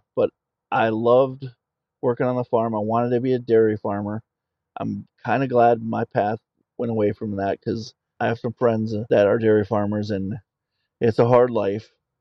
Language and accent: English; Minnesota, United States; So like I said, I grew up in Minnesota. I grew up on 40 acres.